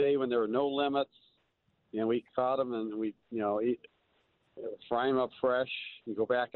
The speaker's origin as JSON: {"language": "English", "town": "Cleveland", "region": "Ohio", "country": "United States", "tie": "born or raised there", "said": "Well, I have a similar story, but I grew up in Cleveland, Ohio, and the Lake Erie perch and walleye is pretty famous."}